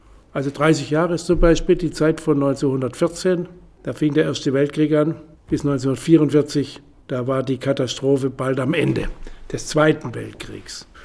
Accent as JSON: {"language": "German", "town": "Hornberg", "region": "Baden-Württemberg", "country": "Germany", "tie": "born or raised there", "said": "Ich meine, ich bin in Hornberg im Schwarzwald aufgewachsen, aus kleinbürgerlichen Verhältnissen."}